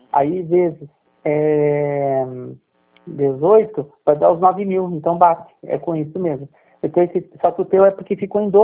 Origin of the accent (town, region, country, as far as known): Curitiba, Paraná, Brazil; born there